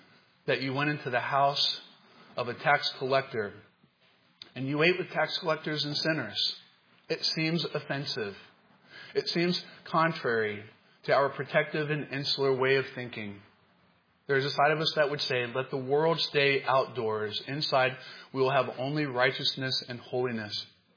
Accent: Southern United States, United States; I'm from the South.

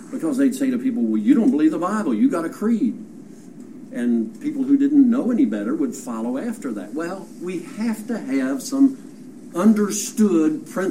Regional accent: Kentucky, United States; No, I'm from Kentucky.

